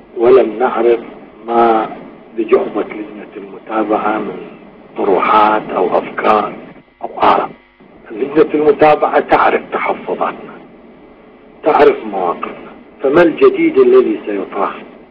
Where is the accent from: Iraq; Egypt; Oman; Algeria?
Iraq; ولكن كعراقي كمعارض عراقي كمواطن عراقي أفهم